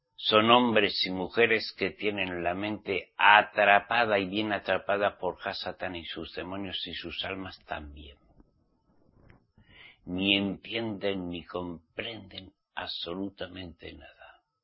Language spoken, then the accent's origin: Spanish; Spain; born there; ¿Cómo soy español? ¿Ah? Al menos mi papá y mi mamá me trajeron así, en España.